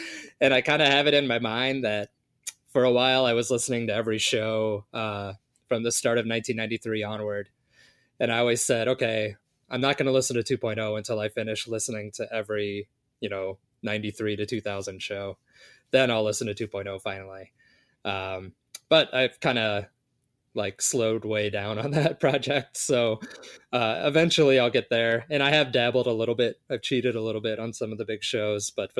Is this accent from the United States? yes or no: yes; Chicago, Illinois, United States; I didn't get into them fast enough to go see them at Halloween 95 at Rosemont, even though I was growing up in Chicago